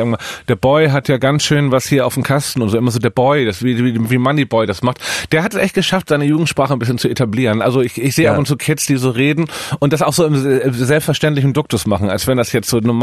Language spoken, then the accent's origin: German; Hamburg, Germany; Immer wenn ich in meiner Heimatstadt Hamburg bin